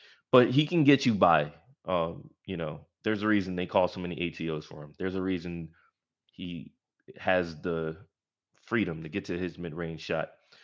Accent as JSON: {"language": "English", "town": "Philadelphia", "region": "Pennsylvania", "country": "United States", "said": "I mean, I'm from Philadelphia too, so, what's crazy is, and this wasn't something that I put in the story"}